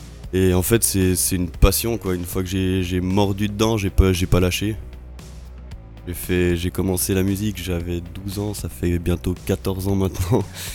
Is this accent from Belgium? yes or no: no; Switzerland; first language French; on est suisse, donc gardons nos racines, même si, enfin, voilà, c'est notre langue maternelle